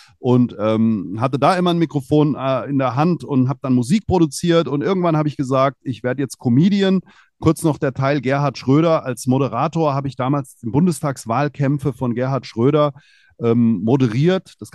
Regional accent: Hesse, Germany; aufgewachsen bin ich im Rhein-Main-Gebiet und habe dann Bauingenieurwesen studiert

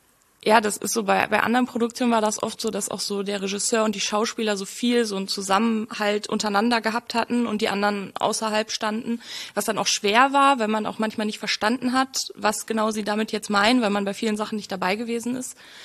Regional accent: Duisburg, North Rhine-Westphalia, Germany; born there; Also ich bin in Duisburg geboren.

